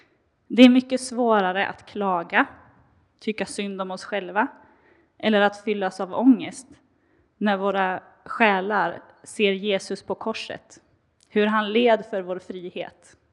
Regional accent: Sollefteå, Västernorrland County, Sweden; also born or lived in Jönköping; jag kommer ursprungligen från Sollefteå. I Norrland.

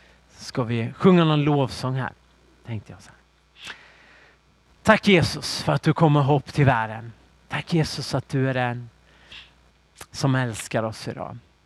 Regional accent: Jönköping, Jönköping County, Sweden; när jag växte upp i Jönköping så var man ju på hockey.

